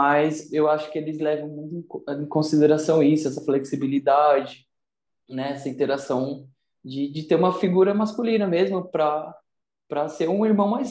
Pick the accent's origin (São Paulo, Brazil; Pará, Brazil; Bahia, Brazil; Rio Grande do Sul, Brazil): São Paulo, Brazil; Eu tenho 27 anos e sou de São Paulo, capital.